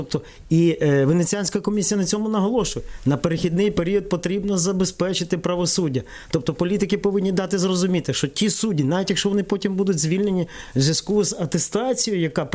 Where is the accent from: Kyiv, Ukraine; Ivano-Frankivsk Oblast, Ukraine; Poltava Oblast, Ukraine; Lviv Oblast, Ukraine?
Lviv Oblast, Ukraine; Lviv; Західна Україна, я львів'янин